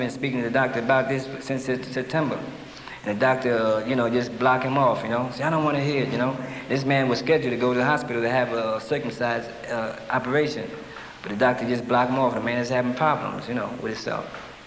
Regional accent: New York City, New York, United States; I'm from New York City

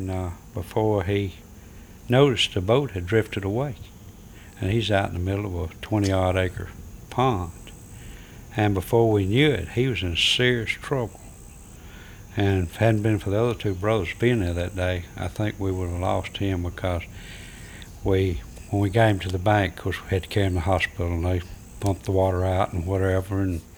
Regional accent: Isola, Mississippi, United States; from Isola, Mississippi.

